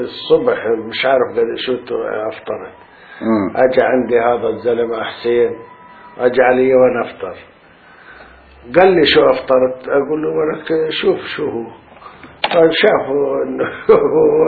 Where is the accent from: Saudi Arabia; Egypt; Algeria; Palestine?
Palestine; Qaqun, Tulkarm Governorate; now in Tulkarm, Palestine; من قاقون وين قريتنا على شط البحر وهون احنا بمنطقة طول كرم.